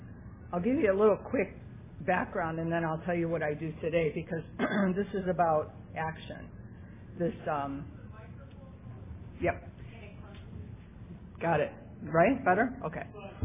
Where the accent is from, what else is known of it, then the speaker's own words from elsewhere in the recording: California, United States; I walked into a meeting in the Valley. I'm from the San Fernando Valley.